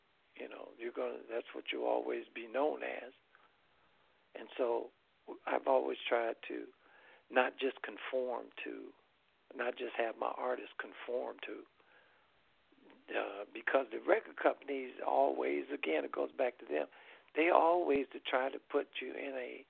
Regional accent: Los Angeles, California, United States; I grew up in Los Angeles, and when I moved back to Los Angeles, I was in Compton and Watts.

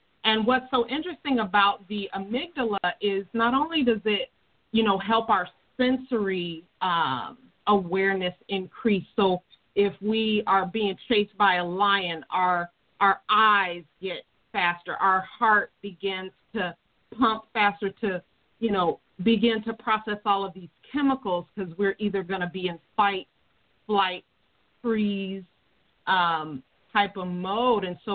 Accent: Seattle, Washington, United States; I'm from Seattle, Washington.

